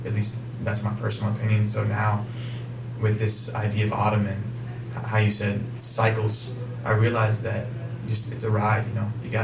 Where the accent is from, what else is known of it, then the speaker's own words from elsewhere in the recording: Midwest, United States; I'm from the Midwest.